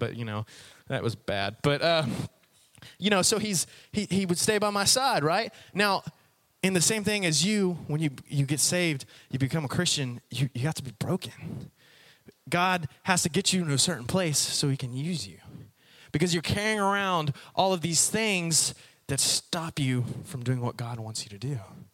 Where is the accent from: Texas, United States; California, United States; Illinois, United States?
Texas, United States; how his accent kind of revived my roots there. We as Texans, we've gotten kind of more city urban